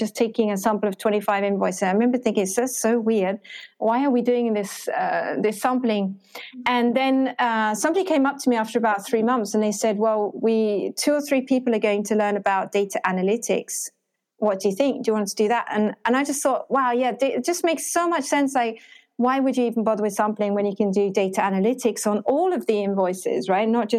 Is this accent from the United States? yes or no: no; Ho Chi Minh City, Vietnam; I'm from Ho Chi Minh City, but I'm not very Vietnamese. I don't sound very Vietnamese, and … is not very Vietnamese.